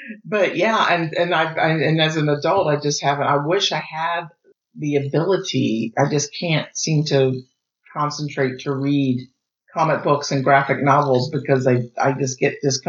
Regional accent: United States; Sorry, I'm an American.

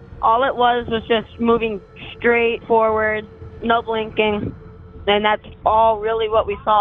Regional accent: South Dakota, United States; I'm from South Dakota

